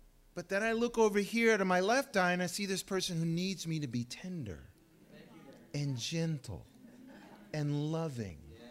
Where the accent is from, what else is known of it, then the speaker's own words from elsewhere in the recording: Louisiana, United States; as we say in South, where I grew up in South Louisiana